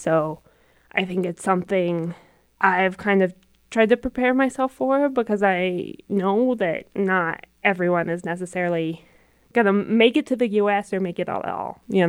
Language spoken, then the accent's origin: English; Colorado, United States; You know, growing up in the Roaring Fork Valley, obviously immigration is a really important issue here.